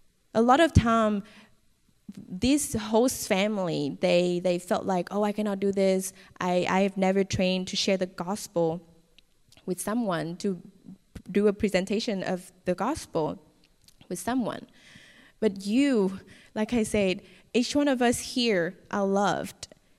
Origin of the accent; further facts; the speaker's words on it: Northern Vietnam, Vietnam; I am from Vietnam, and it's not as strict as some other countries' policy, but we also influence with communism. So the churches in the north, where I came from, are very closed door.